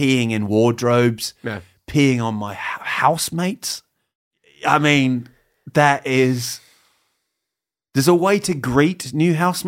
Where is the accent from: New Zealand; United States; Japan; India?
New Zealand; Also, I grew up in New Zealand, so we had family in the UK because my parents are English and Irish and that.